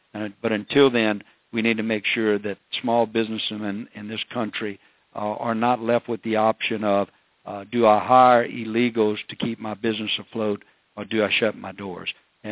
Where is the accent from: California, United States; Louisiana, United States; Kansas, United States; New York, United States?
Louisiana, United States; Napoleonville; I grew up in Napoleonville